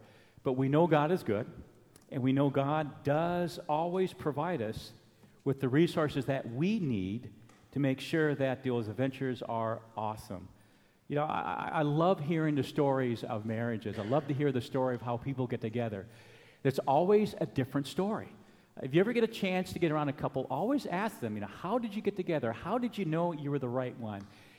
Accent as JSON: {"language": "English", "town": "Anchorage", "region": "Alaska", "country": "United States", "tie": "born or raised there", "said": "Now, remember, I grew up in Alaska in Anchorage"}